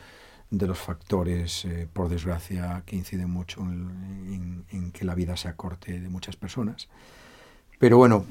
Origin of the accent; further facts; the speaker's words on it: A Coruña, Galicia, Spain; soy un empresario coruñés que ahora vuelve a pasar gran parte del año aquí, y que me doy cuenta de lo maravillosa que es esta ciudad